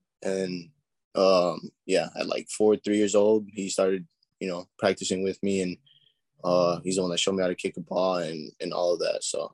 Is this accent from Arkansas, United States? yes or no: no; San Antonio, Texas, United States; Yeah, I was born and raised in San Antonio. My parents are from Mexico. My dad from Durango, my mom from Chihuahua. But, I've always just been in San Antonio.